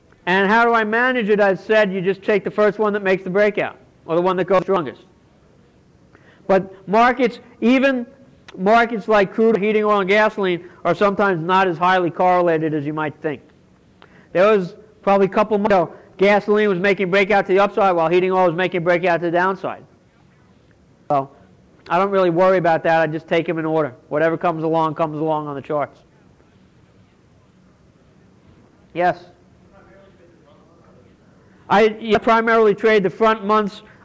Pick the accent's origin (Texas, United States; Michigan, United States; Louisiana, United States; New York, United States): New York, United States; also born or lived in Chicago; I know, because I grew up in New York, in Chicago.